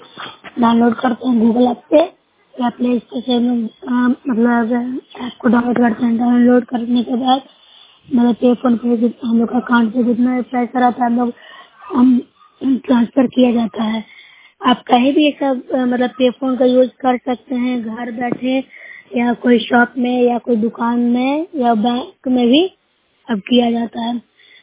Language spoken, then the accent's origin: Hindi; Bihar, India; मैं नौसरा प्रखंड से हूँ, जिला नालंदा के निवासी हूँ।